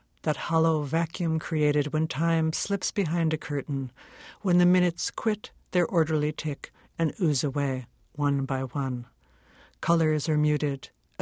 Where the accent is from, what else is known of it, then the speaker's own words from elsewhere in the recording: Brooklyn, New York, United States; I grew up in Brooklyn, and in my neighborhood, there was still, you know, Brooklyn, the city of churches.